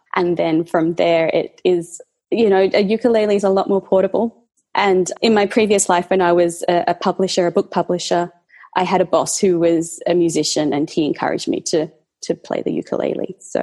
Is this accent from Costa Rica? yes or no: no; Australia; Well, I am Australian, if you can't quite tell from my accent. I currently live in Melbourne, Australia, but I do often travel around the world.